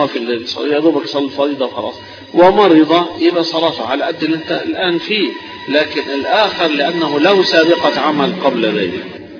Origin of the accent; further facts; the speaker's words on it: Egypt; دي مشكلتنا احنا كمصريين كلنا دكاترة كلنا اطباء